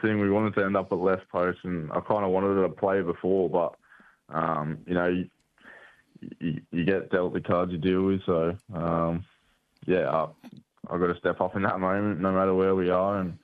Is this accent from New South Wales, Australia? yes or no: yes; Tweed Heads, New South Wales, Australia; This is my hometown. I was born in Tweed Heads, so just the New South Wales side of Gold Coast. So I'm a New South Welshman, but yeah, to represent the Gold Coast, being from here, it's massive for me.